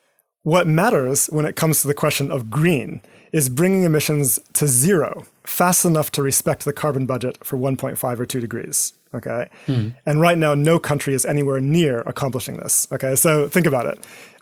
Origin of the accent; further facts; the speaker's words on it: Eswatini; my background growing up in Eswatini in Southern Africa, I think played a very important role